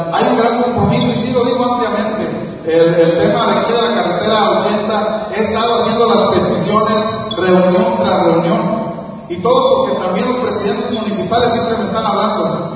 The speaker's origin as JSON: {"language": "Spanish", "country": "Mexico", "said": "Somos mexicanos"}